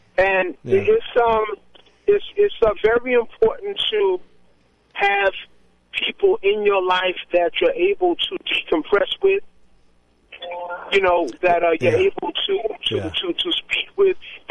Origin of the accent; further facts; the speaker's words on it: New York, United States; I really think I'm one of the few people born and raised in New York that has always been ready to live elsewhere.